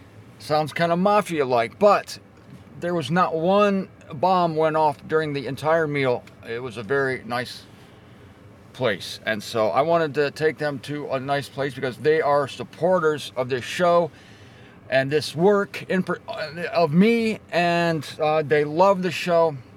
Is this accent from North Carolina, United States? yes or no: no; Canton, Ohio, United States; I'm in my hometown of Canton, Ohio, born and raised here.